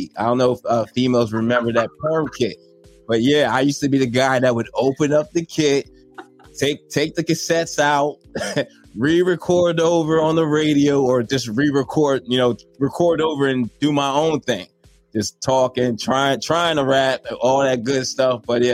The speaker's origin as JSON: {"language": "English", "region": "New Jersey", "country": "United States", "tie": "born or raised there", "said": "So I'm a son of two immigrant parents who hail from Nigeria, first generation. Majority of my life, I grew up in South Jersey."}